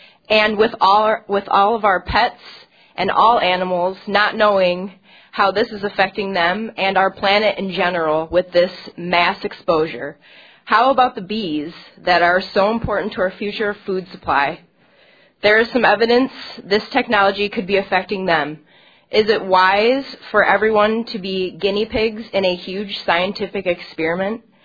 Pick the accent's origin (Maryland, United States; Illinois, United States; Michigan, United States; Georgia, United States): Michigan, United States; Roseville; I'm 20 years old. I'm from Roseville, Michigan.